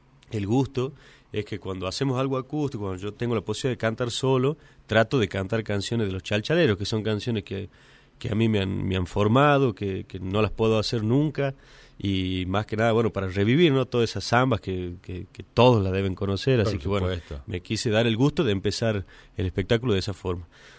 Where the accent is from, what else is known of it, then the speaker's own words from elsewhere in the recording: La Campana, Jujuy, Argentina; also born or lived in Salta; Sí, yo soy nacido en el Chaco salteño, criado mucho ahí en un paraje que se llama La Campana, en el Chaco jujeño.